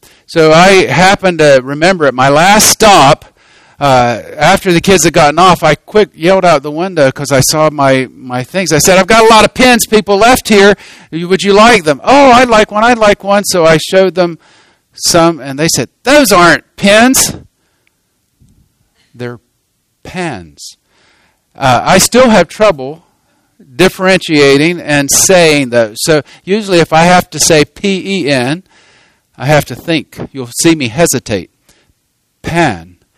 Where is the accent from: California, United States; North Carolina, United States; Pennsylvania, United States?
North Carolina, United States; Now, for me, I grew up in North Carolina, and when I say pen, I'm talking about this.